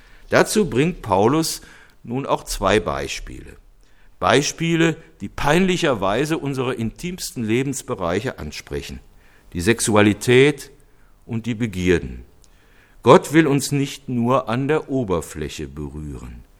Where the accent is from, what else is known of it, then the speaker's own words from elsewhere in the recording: Cologne, North Rhine-Westphalia, Germany; Ich erinnere mich, in meiner Jugend ging ich in Köln manchmal in eine Gemeinde